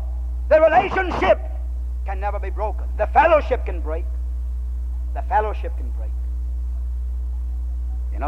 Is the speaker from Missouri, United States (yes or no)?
no; San Antonio, Texas, United States; born or raised there